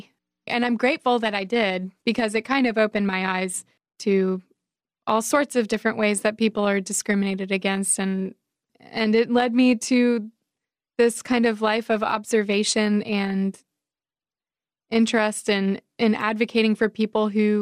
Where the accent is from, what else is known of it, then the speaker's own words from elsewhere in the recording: Charlotte, North Carolina, United States; My teacher introduced me to the class, told them I was from Charlotte.